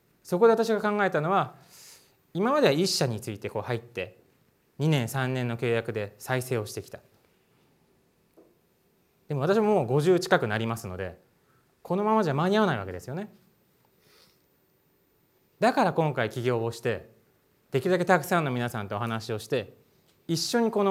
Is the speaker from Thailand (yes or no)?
yes; Thailand; 私もタイで生まれ育ったわけですね。